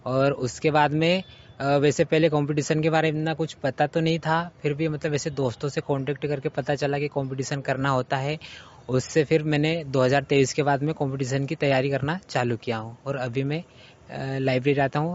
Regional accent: Gudikheda, India; ये गुड़ीखेड़ा से।

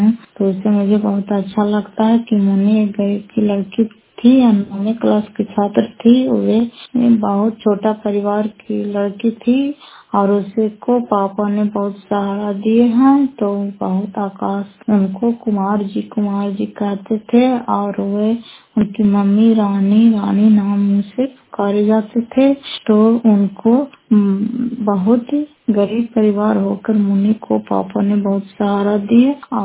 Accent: Fatehpur, Bihar, India; घर फतेहपुर, पंचायत मकरौता, जिला नालंदा, कराकसरा ब्लॉक की निवासी हूं।

